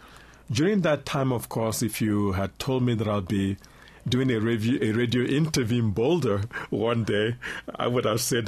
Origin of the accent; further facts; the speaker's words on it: Afikpo, Ebonyi, Nigeria; born there; I was born in Afikpo village in the eastern part of Nigeria.